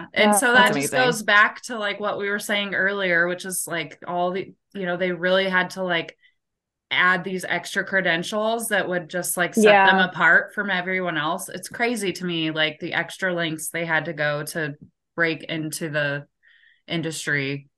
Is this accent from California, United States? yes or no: no; Nebraska, United States; Like, I grew up here in Nebraska playing sports